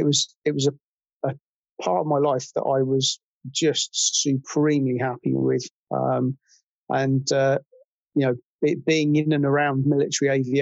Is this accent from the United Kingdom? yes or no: yes; Teignmouth, South West England, United Kingdom; I'm born and brought up in Tynmouth, which is up on the coast about 30 miles away from here. So I've always been I've always been in Devon, aside from my time away in the military.